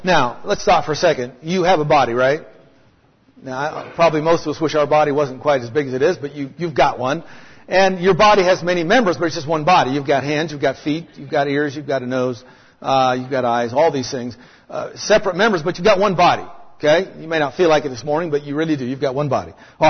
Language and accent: English; Eureka, California, United States; born there; I was born in Eureka, California.